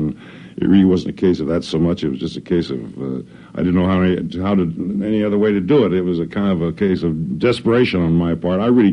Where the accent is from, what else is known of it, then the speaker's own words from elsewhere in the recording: Hollywood, California, United States; I grew up in Hollywood and played mostly in the radio stations and studios and clubs there